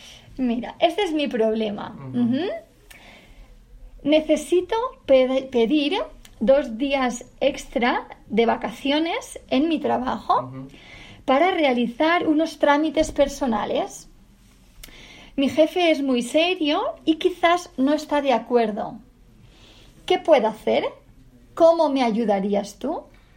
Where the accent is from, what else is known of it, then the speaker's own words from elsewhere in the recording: Barcelona, Catalonia, Spain; now in Madrid, Spain; yo soy de Barcelona y vengo a trabajar a Madrid